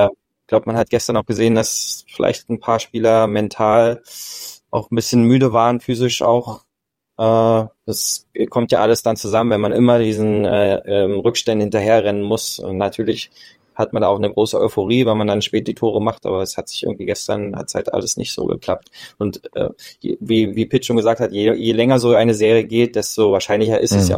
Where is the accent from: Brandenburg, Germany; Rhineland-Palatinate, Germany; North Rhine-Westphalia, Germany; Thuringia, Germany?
Brandenburg, Germany; Potsdam; born there; Ja, ich bin nicht in Leverkusen geboren, sondern in Potsdam bei Berlin.